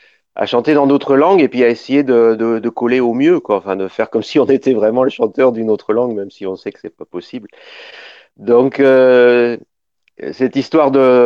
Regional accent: Paris, Île-de-France, France; moi je viens de Paris, je viens du nord de la France, et je viens de Paris

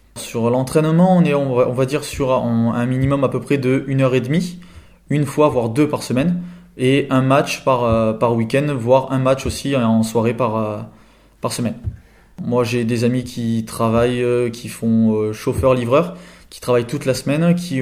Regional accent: Cournonterral, Occitanie, France; Je suis de Courmont-Terral, je joue à Poussance

